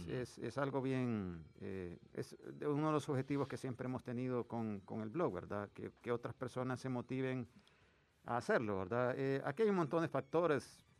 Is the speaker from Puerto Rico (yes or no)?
no; El Salvador; Yo soy de aquí, de El Salvador, le dije.